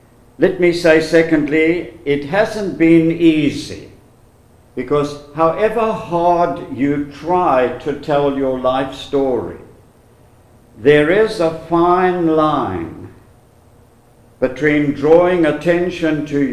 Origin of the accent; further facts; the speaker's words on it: East London, Eastern Cape, South Africa; born there; I was born in May 1934 in the city of East London on the eastern coast of South Africa. My father was a Roman Catholic and my mother a Methodist